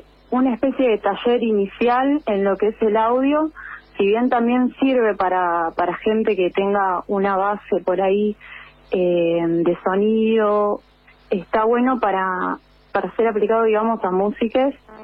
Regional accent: Buenos Aires, Argentina; now in La Plata, Argentina; Yo soy de Capital en realidad, pero hace un montón de años que ya estoy viviendo acá en La Plata

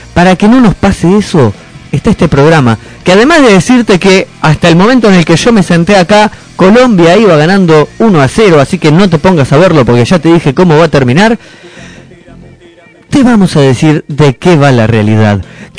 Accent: Argentina; le ganamos porque somos argentinos, somos exitistas, tenemos que ganar.

